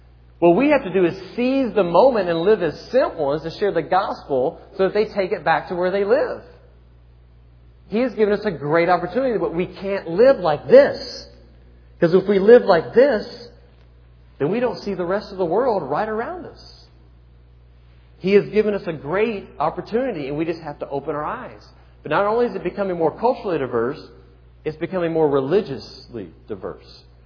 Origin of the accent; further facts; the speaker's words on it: Kentucky, United States; Now, I don't know about you, but growing up in Kentucky, when I think of Dallas, I thought of the TV show that's back on